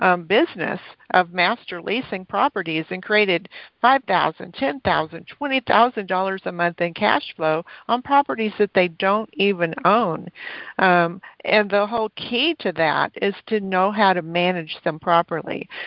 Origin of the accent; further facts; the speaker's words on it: Texas, United States; moved away as an adult; Yeah, I'm from Texas. I haven't lived in Texas since 2010, but this is what the rules were whenever I lived there.